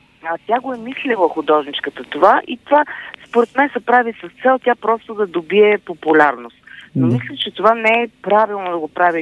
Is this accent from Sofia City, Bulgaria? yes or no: yes; Sofia, Sofia City, Bulgaria; Аз говоря като кореняк софиянец